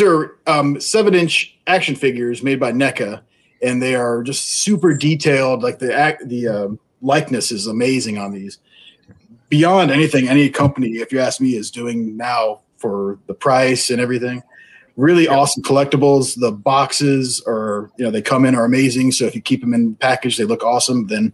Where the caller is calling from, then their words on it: Ohio, United States; But yeah, I'm here in Ohio. Glad to be on the show.